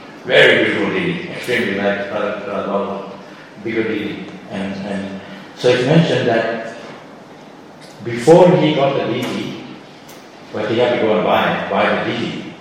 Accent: Shantipur, West Bengal, India; So I grew up in Shantipur. I was born in Shantipur.

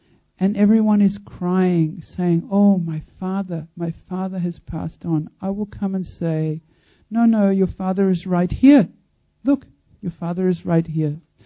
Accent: Australia; I am an Australian

